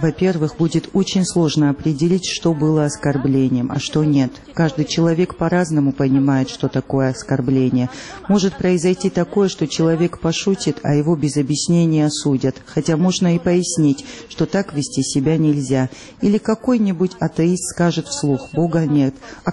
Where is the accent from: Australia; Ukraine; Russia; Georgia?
Georgia; И, по-моему, мы, грузины, известны этим. В нашей стране очень много представителей разных религий.